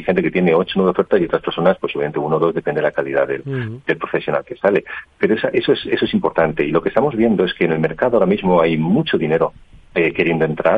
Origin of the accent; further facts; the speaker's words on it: Spain; Entonces yo soy español, ahora llevo la marca a nivel mundial